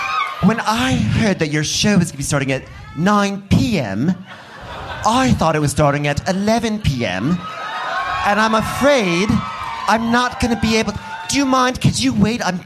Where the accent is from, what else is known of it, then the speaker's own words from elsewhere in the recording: Connecticut, United States; accent: Connecticut; Born and raised in Connecticut, as my accent portrays.